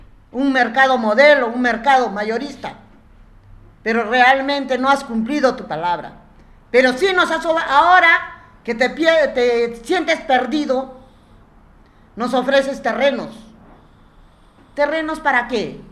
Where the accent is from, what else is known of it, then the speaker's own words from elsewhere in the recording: Calana, Tacna, Peru; Yo soy de Calana, soy de Tarata.